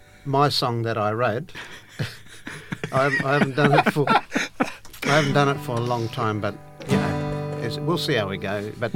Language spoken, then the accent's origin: English; Wandering, Western Australia, Australia; also born or lived in Narrogin; I was born in Narrogin, and, at the age of 3, I was taken to, along with my one brother and two sisters, were taken to Wandering Mission. And I was there for 12 years